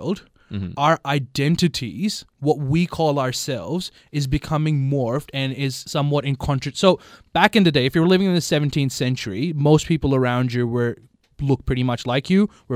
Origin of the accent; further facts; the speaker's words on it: Pakistan; now in Australia; I'm Australian, my identity is somewhat Australian. My identity can also be Muslim. My identity can also be an immigrant from Pakistan.